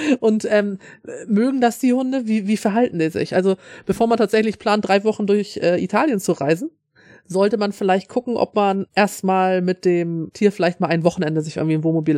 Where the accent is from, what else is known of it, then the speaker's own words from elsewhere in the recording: Schleswig-Holstein, Germany; Also wie gesagt, ich komme ja aus Schleswig-Holstein. Hier oben, wir haben immer viel Tourismus hier.